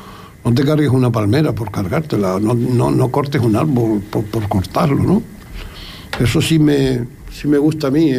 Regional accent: La Rosa Nueva, Canary Islands, Spain; yo nací en el Valle de Santa Inés, pero yo no me acuerdo de estar en el Valle de Santa Inés de pequeña. No tengo recuerdos de pequeño del Valle de Santa Inés, porque pequeñito ya me llevaron para La Rosa Nueva

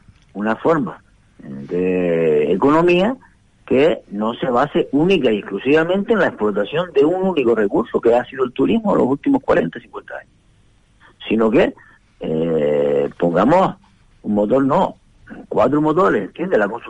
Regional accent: Canary Islands, Spain; nosotros, los que somos canarios de toda la vida

